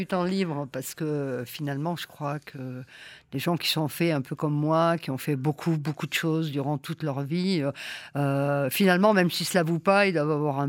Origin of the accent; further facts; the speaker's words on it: Auvergne-Rhône-Alpes, France; Je suis du Cantal, le plus beau pays du monde